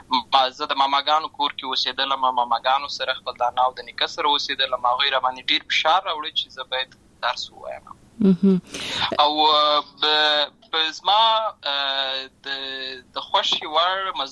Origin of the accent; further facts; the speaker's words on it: Uruzgan, Afghanistan; also born or lived in Lashkargah, Helmand; زه په اصل کې د ورزغان ولایت یم اما زه په هلمند ولایت د شکرګا کې پیدا شوی یم